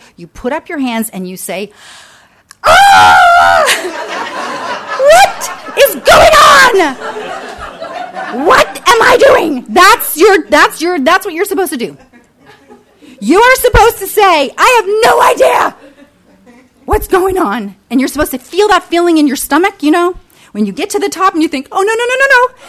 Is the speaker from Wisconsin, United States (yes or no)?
no; New Jersey, United States; born there; I didn't even know country music when I was born in South Jersey. Nobody in South Jersey listened to country music back then.